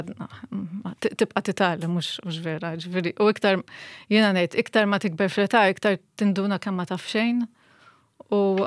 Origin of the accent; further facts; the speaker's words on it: Rabat, Gozo, Malta; Ovvjament ikkun ta' tjaw lili l-ewwel nett għax il-Ħaġar nafhom jiena proprjament mir-Rabat allura ħdimt ħafna qrib tagħhom f'diversi okkażjonijiet